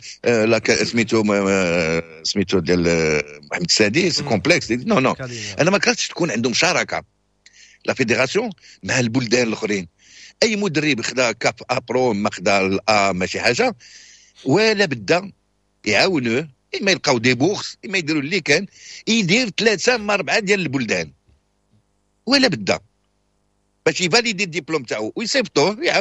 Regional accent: Morocco; واش حنا برتقيز حنا ماشي برتقيز حنا مغاربه

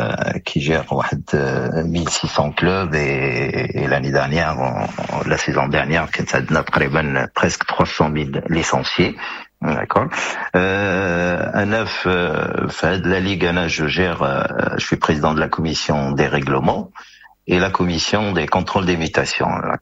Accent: Morocco; moved away as an adult; now in France; البداية ديالي بصراحة انا تخرجت من المغرب، كانت عندي 19 عام على فوق، مشينا كيما تيديروا كاع المغاربه

